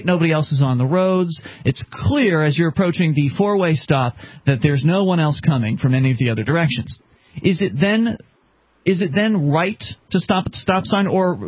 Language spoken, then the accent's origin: English; the South, United States; I'm from the South. We're all from the South.